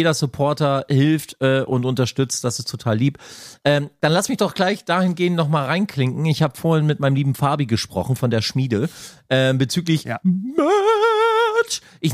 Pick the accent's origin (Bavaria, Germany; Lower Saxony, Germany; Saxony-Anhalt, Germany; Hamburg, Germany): Hamburg, Germany; ich bin Hamburger, ne? Also Norddeutscher, also ursprünglich ja aus dem Osten, also ich kann auch sächseln.